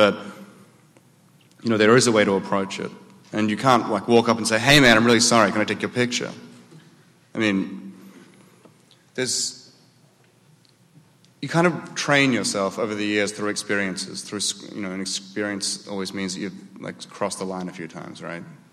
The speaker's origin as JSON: {"language": "English", "country": "Australia", "tie": "born or raised there", "moved": "yes", "said": "the stuff that I grew up on back in Australia."}